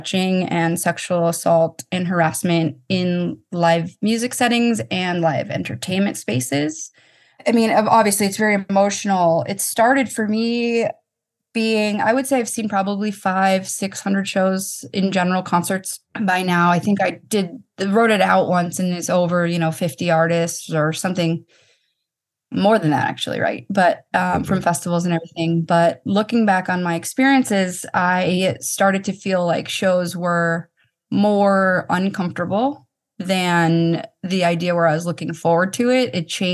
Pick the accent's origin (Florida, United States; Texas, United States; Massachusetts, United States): Massachusetts, United States; Boston; And it was at Fenway Park. I was on the field. I'm from Boston.